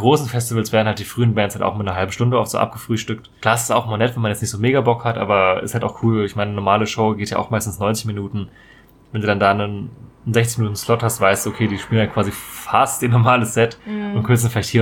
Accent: Mannheim, Baden-Württemberg, Germany; Ja, komme ich aus Mannheim.

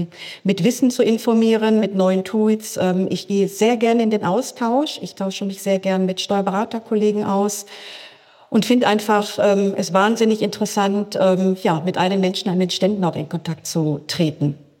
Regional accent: North Rhine-Westphalia, Germany; Ich bin im Ruhrgebiet geboren, ein Ruhrpottkind.

